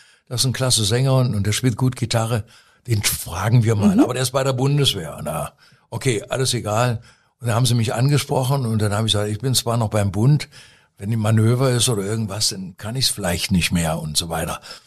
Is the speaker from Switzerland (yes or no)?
no; Pforzheim, Baden-Württemberg, Germany; da war ich 14 und da gab es bei uns in Pforzheim, wir waren da in Pforzheim, einen Jugendfilmclub.